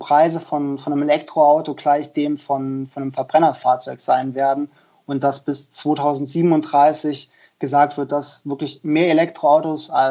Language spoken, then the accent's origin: German; Trier, Rhineland-Palatinate, Germany; also born or lived in Münster / Rotterdam; now in Frankfurt, Germany; Also ich bin aufgewachsen oder komme gebürtig aus Trier. Nach Stationen in Münster und Rotterdam bin ich bei Solective in Frankfurt gelandet.